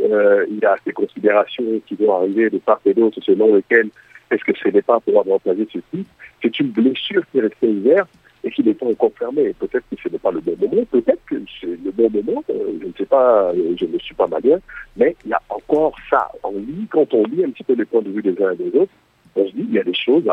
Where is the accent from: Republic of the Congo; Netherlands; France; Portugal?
Republic of the Congo; ce qui fait que je suis congolais